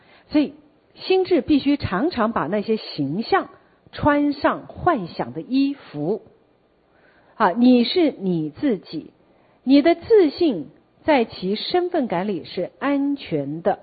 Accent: Taiwan; 我们台湾人会有一个话说什么

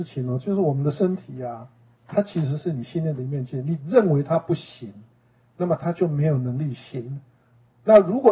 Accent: China; now in United States; 我们中国人，我小时候都吃那个味素长大的，我从来不知道我吃味素是会有什么问题的。 但是来美国之后

